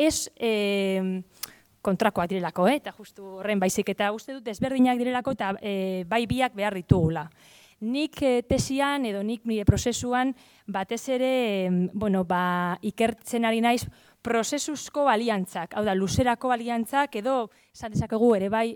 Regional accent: Basque Country, Spain; ni Bizkaitik nator

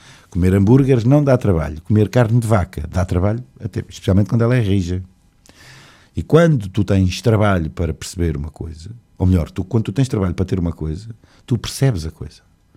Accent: Lisbon, Portugal; E eu sou de Lisboa.

